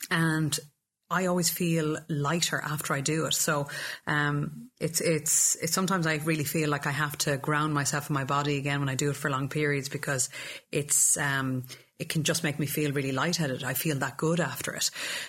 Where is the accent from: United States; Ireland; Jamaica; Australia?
Ireland; west of Ireland; I'm from the west of Ireland, and that's a huge part of kind of my upbringing and singing songs